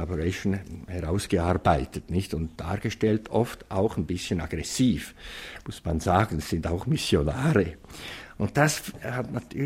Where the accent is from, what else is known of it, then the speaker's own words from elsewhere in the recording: Switzerland; Als Schweizer war mir das eigentlich immer relativ unangenehm.